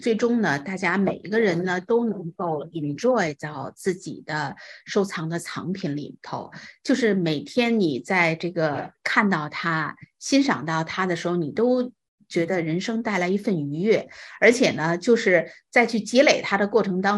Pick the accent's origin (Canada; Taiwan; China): China; now in United States; 像我们都是从中国来到美国的